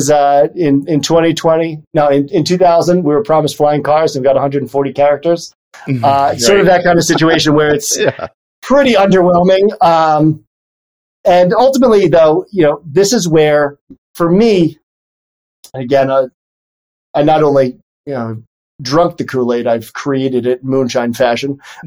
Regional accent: New York City, New York, United States; I grew up in the Bronx. I have family, friends, firemen, nurses, teachers.

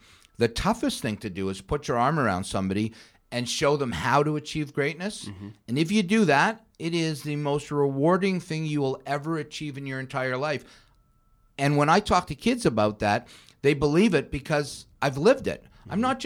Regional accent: Toronto, Ontario, Canada; And you know, I think as a Torontonian, I think it's really important for our young leaders to really impress our politicians to.

